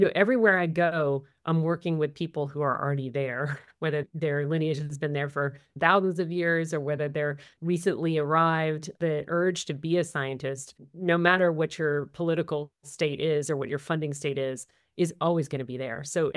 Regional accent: North Carolina, United States; I'm from rural North Carolina. I'm from Trump land, very rural coastal North Carolina.

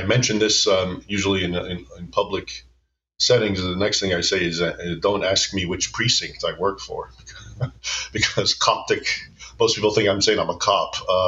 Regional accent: United States; first language Arabic; I was born in the United States. They came here a few years before I was born. So I grew up bilingually. I could speak Arabic, at least after a fashion, the Egyptian dialect.

